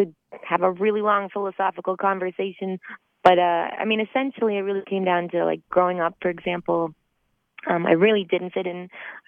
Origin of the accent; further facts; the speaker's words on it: Charlottetown, Prince Edward Island, Canada; now in Halifax, Canada; I grew up in Charlottetown, and then I moved to the big city of Hollywood. 3.5 hours away. So it's nice still being really close to home. And Halifax I definitely consider home now too.